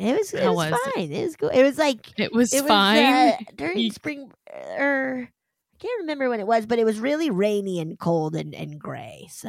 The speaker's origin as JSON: {"language": "English", "town": "Virginia Beach", "region": "Virginia", "country": "United States", "tie": "born or raised there", "said": "I grew up in Virginia Beach, Virginia. I was like, VA. Oh, yeah. Virginia. In the 90s."}